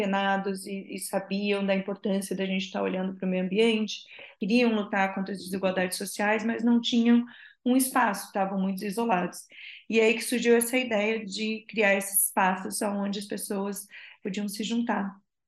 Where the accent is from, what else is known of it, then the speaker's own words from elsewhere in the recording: Brazil; also born or lived in England; now in Lisbon, Portugal; eu sou brasileira, mas eu já moro há 18 anos na Europa, morei 15 anos na Inglaterra e tem 3 anos agora que eu moro aqui em Lisboa. Portanto, estou falando de Lisboa, em Portugal.